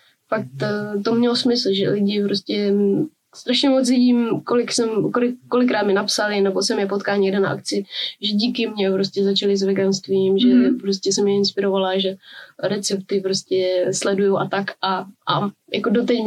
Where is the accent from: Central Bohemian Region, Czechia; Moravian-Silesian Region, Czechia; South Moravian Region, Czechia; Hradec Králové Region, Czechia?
Moravian-Silesian Region, Czechia; Rýmařov; jakože jsem z Rýmařova